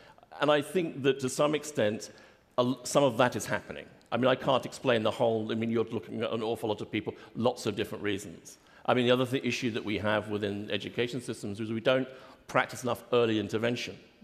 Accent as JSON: {"language": "English", "country": "United Kingdom", "said": "Obviously, I refer to that because I'm British"}